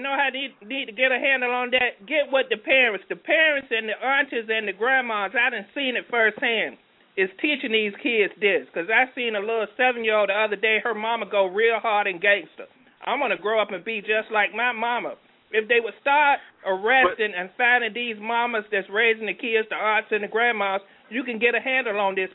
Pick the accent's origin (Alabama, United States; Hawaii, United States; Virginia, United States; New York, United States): Virginia, United States; Norfolk; Norfolk, Virginia.